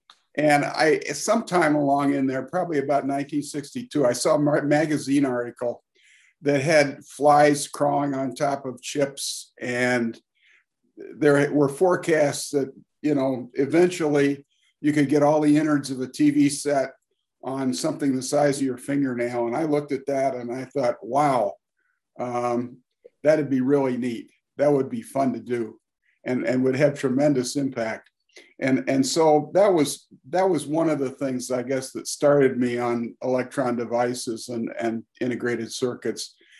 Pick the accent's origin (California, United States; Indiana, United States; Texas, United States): Indiana, United States; Michigan City; I grew up in Michigan City, Indiana, which at that time was about 20,000 people in a kind of a resort town on Lake Michigan.